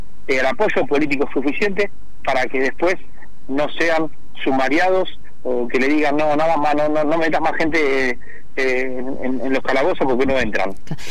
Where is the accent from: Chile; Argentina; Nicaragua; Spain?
Argentina; Nosotros somos los argentinos que están indignados y que tienen bronca.